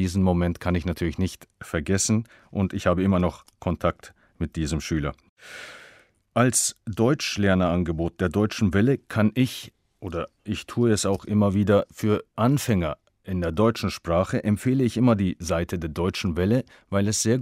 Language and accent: German; Izmir, İzmir, Turkey; German is a second language; Ich komme aus der Türkei, aus Izmir. Das ist eine wunderschöne Stadt an der westlichen Küste der Türkei. Ich bin im Jahre 1982 geboren und bin in Izmir an der Takev-Schule als Deutschlehrer tätig.